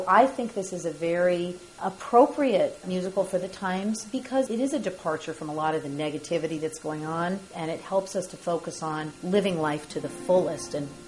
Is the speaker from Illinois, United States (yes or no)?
yes; Illinois, United States; I'm from Central Illinois. I grew up there.